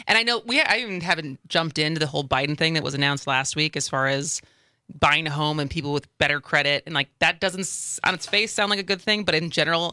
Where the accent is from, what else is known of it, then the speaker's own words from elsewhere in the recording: Madison, Wisconsin, United States; It is especially bad in Madison, though. I grew up in Madison